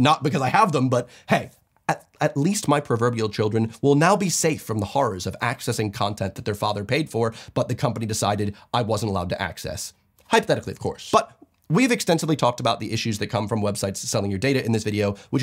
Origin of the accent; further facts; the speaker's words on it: New Jersey, United States; I'm actually doing a big trip to my hometown in New Jersey, where I'm taking my girlfriend who has never been.